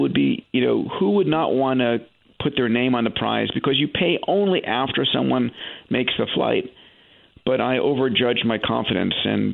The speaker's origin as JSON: {"language": "English", "region": "New York", "country": "United States", "tie": "born or raised there", "said": "So I grew up, as you begin the story, growing up in New York. Parents both immigrated from Greece, and I was expected to be a physician."}